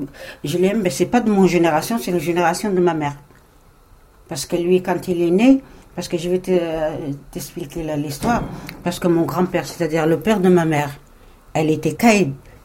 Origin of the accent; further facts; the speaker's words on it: Morocco; moved away as an adult; now in France; Ça, c'est moi. Quand je suis venue du Maroc, j'avais 35 ans, là. Quand je suis venue.